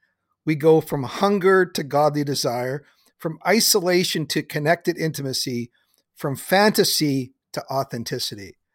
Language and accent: English; Canada; Guys, I'm Canadian.